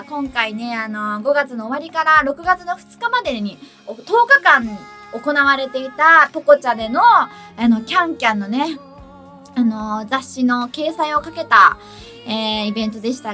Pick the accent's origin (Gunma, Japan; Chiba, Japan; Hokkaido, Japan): Chiba, Japan; Yachimata; 私の地元千葉県八街市の夏祭りに出演させていただきます。